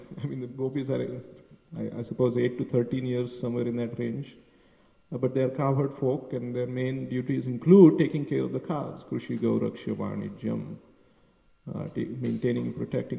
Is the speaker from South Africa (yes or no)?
no; India; I remember as growing up in India, I would see cows on the streets, even of Bombay.